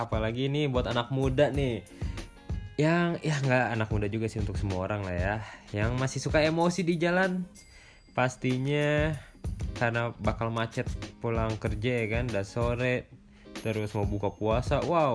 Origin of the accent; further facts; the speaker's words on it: Bandung, West Java, Indonesia; also born or lived in Medan; Akunya orang Bandung, maksudnya teman aku orang Medan karena aku pernah tinggal di Medan gitu.